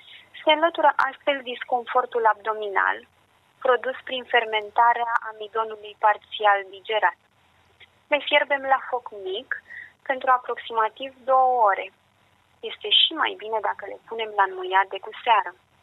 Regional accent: Bucharest, Romania; În București, eu sunt din București de fel

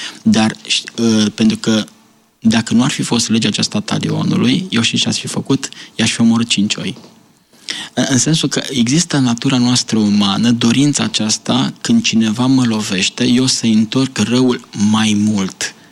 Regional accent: Romania; eu ca adventist, ca român.

